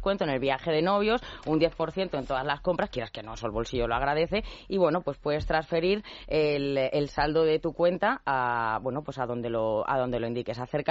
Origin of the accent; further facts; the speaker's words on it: Segovia, Castile and León, Spain; Es que soy de Segovia, entonces eso para mí.